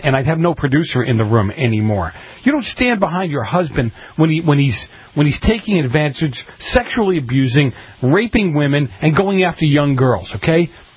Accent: Boston, Massachusetts, United States; Oh, that's because we're from Boston. We understand each other.

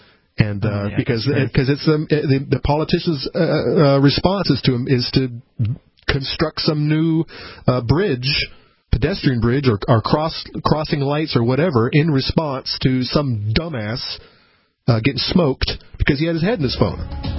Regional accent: Florida, United States; But in Florida, but I grew up in Florida, so I mean, there's old people.

